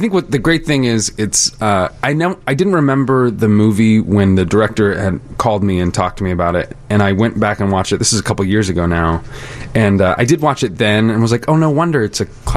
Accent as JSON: {"language": "English", "region": "Washington", "country": "United States", "said": "I'm from Washington State."}